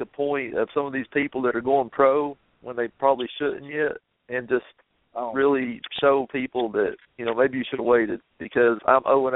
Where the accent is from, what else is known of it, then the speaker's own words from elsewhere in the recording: Deep South, United States; you know, we grew up in the Deep South, so of course we heard the same thing Adam was just telling everybody